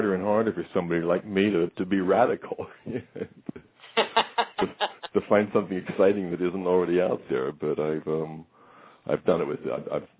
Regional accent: United States; I'm American, I know.

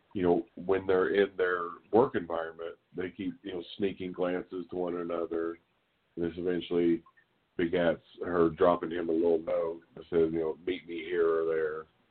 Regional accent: Oklahoma, United States; I'm an OU Sooner fan, right? Because I grew up in Oklahoma, and it's just pretty much ingrained in my DNA

